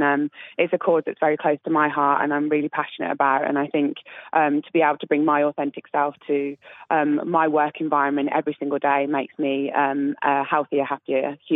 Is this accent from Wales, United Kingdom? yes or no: no; Birmingham, West Midlands, United Kingdom; and Birmingham is my hometown. So it's where I was born, where I grew up.